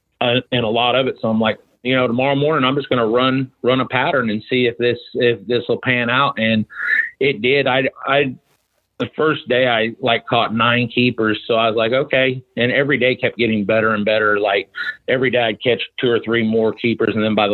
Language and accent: English; Texas, United States; I'm from Texas and it was 105 degrees and a 90% humidity